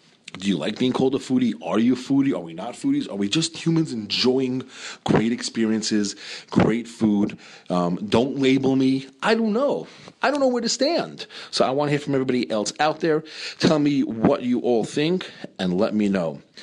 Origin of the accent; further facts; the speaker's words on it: Queens, New York, United States; When I used to go to these delis where I grew up in Queens.